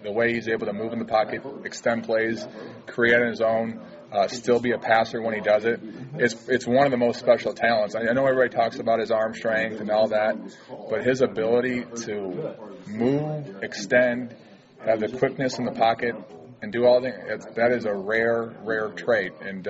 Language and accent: English; Cleveland, Ohio, United States; just because I grew up obviously in Cleveland, Ohio.